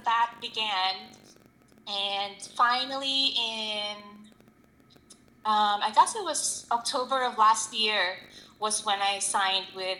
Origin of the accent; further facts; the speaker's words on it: Philippines; Ever since I was a little girl, like growing up in the Philippines, English had always been like my favorite subject.